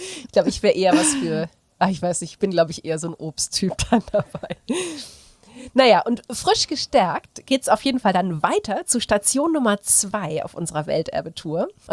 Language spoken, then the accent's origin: German; Aachen, North Rhine-Westphalia, Germany; Ich komme ja aus Aachen